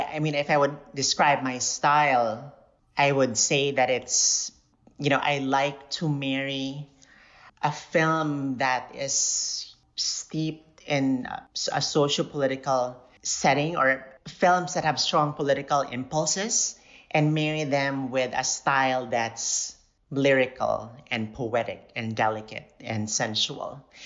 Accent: Cebu, Central Visayas, Philippines; So I was born and raised in Cebu. I was an only child and my mom raised me by herself. And I went to Filipino-Chinese schools from nursery.

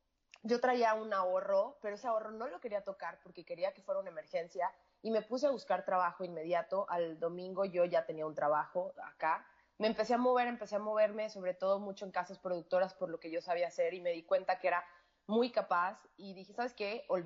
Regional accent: Mexico; yo, mexicana, yo estaba viviendo en San Luis Potosí, locutora, productora

